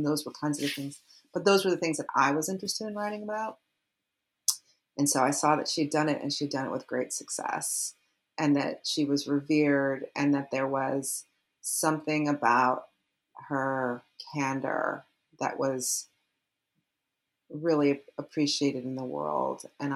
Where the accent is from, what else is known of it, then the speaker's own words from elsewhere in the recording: Midwest, United States; I was in from the Midwest, but like I was like interested in the East Coast, and I went to school on the East Coast, and my parents were from the East Coast.